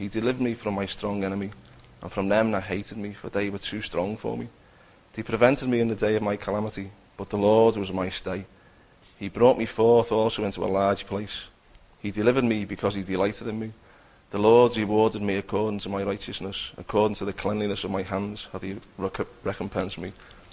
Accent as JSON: {"language": "English", "town": "Bootle", "region": "North West England", "country": "United Kingdom", "tie": "born or raised there", "said": "I was born and bred in Liverpool. I was brought up in Bootle. Had a good childhood."}